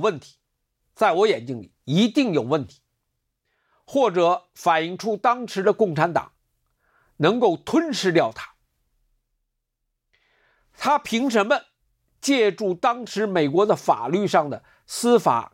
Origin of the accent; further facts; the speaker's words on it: China; 作为大陆人，我第一次听说的，从来没有听说过。